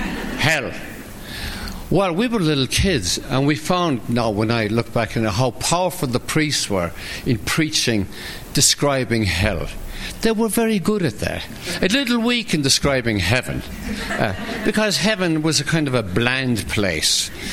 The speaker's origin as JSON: {"language": "English", "country": "Ireland", "tie": "born or raised there", "said": "But I'm growing up in Ireland, and they're brainwashing us"}